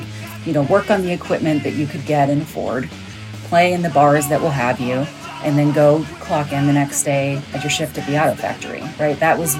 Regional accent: Indiana, United States; I'm from Indiana, and I resonate really closely with John's story.

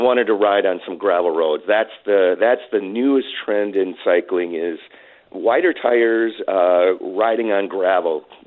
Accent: Colby, Wisconsin, United States; ever since I grew up in Colby, and I often went to this geographic marker

